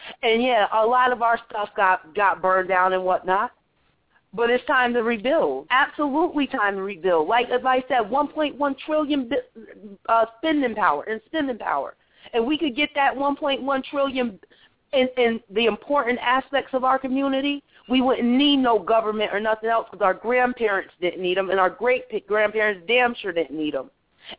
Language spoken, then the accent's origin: English; New England, United States; This is my home. I'm from New England. This is the United States.